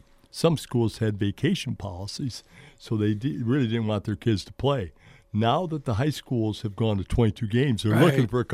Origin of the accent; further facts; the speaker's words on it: Adrian, United States; because both John and I grew up here in Adrian.